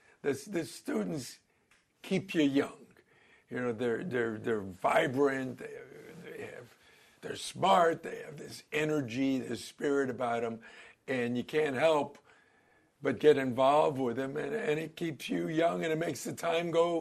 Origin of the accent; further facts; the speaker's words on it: Maplewood, New Jersey, United States; No, I'm Maplewood, New Jersey.